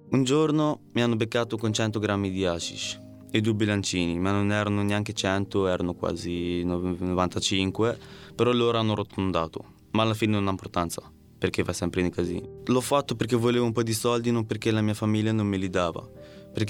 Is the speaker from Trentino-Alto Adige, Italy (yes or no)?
yes; Trentino-Alto Adige, Italy; also born or lived in Lombardy; Sono nato in Lombardia e dopo 3 anni mi sono trasferito nel Trentino, che i due paesi non sono proprio uguali. Vivo qui da 15 anni, è il posto dove ho passato la mia vita e dove ho conosciuto i miei amici.